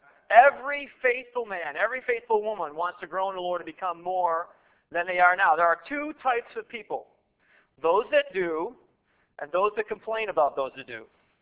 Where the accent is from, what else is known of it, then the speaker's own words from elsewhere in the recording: Buffalo, New York, United States; I grew up in Buffalo, but I don't live here anymore.